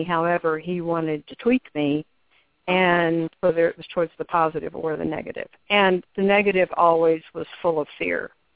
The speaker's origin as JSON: {"language": "English", "region": "Texas", "country": "United States", "tie": "born or raised there", "also_born_or_lived": "New York", "said": "And I grew up in West Texas, and I'm a fifth-generation Texan"}